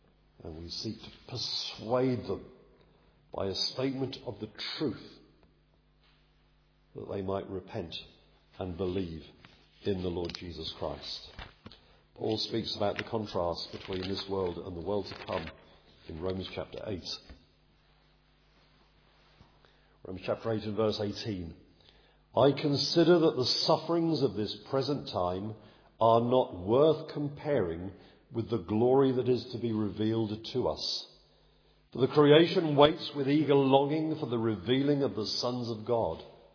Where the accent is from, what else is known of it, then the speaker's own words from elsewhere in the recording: England, United Kingdom; born there; Just as I was born in England, and thus I became a subject of this country